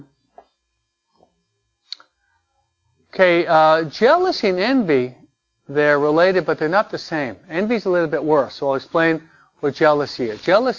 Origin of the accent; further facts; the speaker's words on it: New York, United States; I'm a New Yorker. The Yankees, okay?